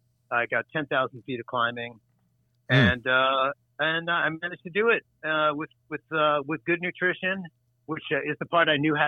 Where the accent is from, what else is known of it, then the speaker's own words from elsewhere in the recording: New York, United States; I grew up in the Bronx, and I went to the Bronx High School of Science